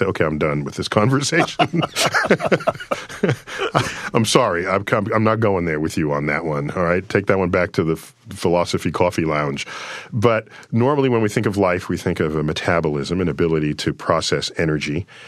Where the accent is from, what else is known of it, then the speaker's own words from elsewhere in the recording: United States; And my big concern is, just as an American, that the rest of the world has discovered space.